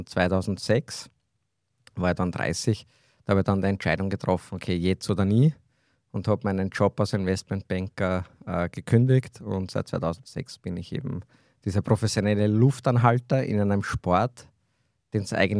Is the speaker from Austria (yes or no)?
yes; Lower Austria, Austria; Ja, ich komme aus Niederösterreich. Also wir haben jetzt nicht so viele Zugänge zum Meer